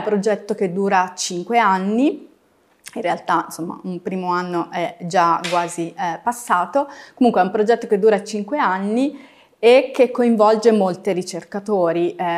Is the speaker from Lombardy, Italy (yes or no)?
no; Turin, Piedmont, Italy; Io vengo da Torino, ma perché ho scelto Trento?